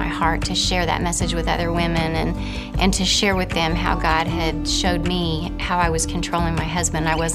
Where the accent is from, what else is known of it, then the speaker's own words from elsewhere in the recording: Norman, Oklahoma, United States; I'm from Norman, Oklahoma.